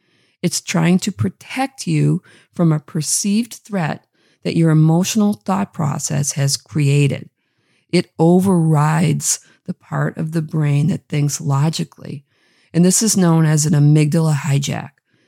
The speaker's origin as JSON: {"language": "English", "region": "Massachusetts", "country": "United States", "tie": "born or raised there", "accent": "Boston", "said": "think Boston accent, and I grew up in Massachusetts, so I have the right to pull that out when I so choose."}